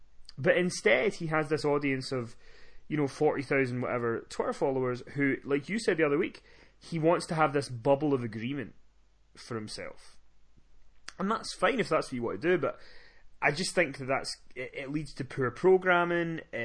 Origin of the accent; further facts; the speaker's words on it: Scotland, United Kingdom; I'm a nobody from Scotland that interviews wrestlers sometimes.